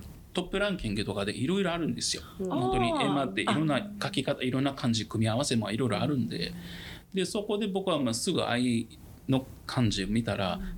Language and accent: Japanese; Egypt; now in Japan; もともとエジプト出身だからエジプト、いつかまあ帰っても